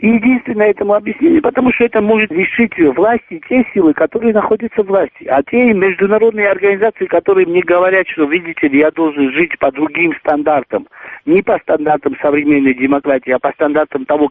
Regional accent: Georgia; почему я, как грузин, должен сравнивать себя

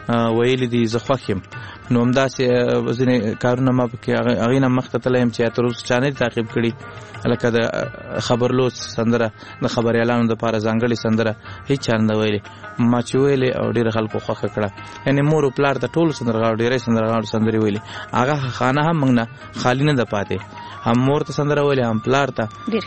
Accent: Kunduz, Afghanistan; born or raised there; also born or lived in Laghman, Afghanistan

